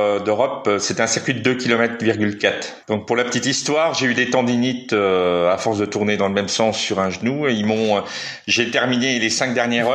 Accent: Metz, Grand Est, France; je suis natif de Metz, donc dans l'Est de la France.

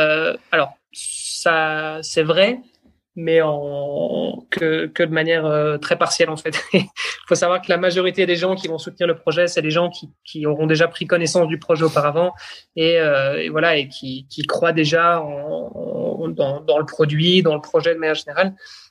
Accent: Belgium; first language French; je suis moi-même originaire de Belgique et le français est ma langue maternelle. Mais c'est vrai que j'ai souvent eu tendance à communiquer en anglais via mes différents boulots, les différents endroits où j'ai pu vivre.

